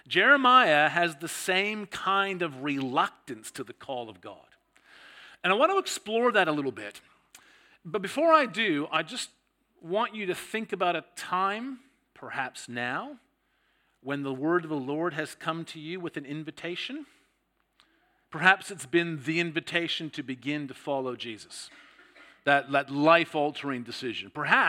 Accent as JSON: {"language": "English", "country": "Canada", "lives_now": "Sydney, Australia", "said": "You're probably picking up from my accent that I'm not just from New South Wales. I was originally from Canada, married an Australian. We ended up moving to Sydney and have been there ever since."}